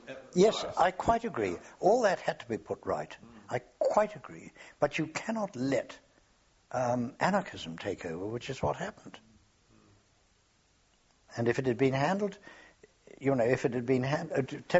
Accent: Ireland; I mean, that's I know I'm Irish myself, but I say they are such wonderful people.

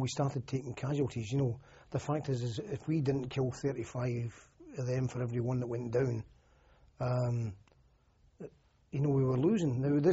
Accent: United Kingdom; you're sitting there as a Brit

